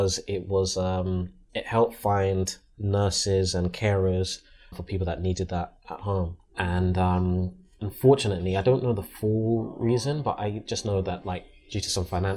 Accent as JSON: {"language": "English", "region": "London", "country": "United Kingdom", "tie": "born there", "said": "I was born in Central Middlesex."}